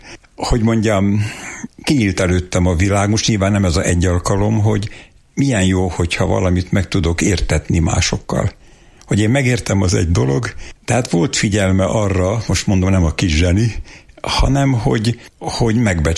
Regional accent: Pest, Hungary; born there; Hetedikes voltam, AB osztály volt, Tápióshűben születtem

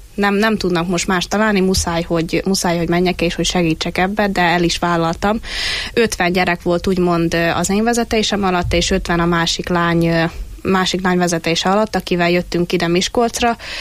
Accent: Zakarpattia Oblast, Ukraine; now in Hungary; ránk is szóltak, hogy hallani rajtunk, hogy Kárpátaljáról vagyunk, de viszont mikor meg ide eljövünk Magyarországra, akkor itt hallani, hogy magyarul is hallani rajtunk, hogy nem, nem tisztán beszélünk magyarul.

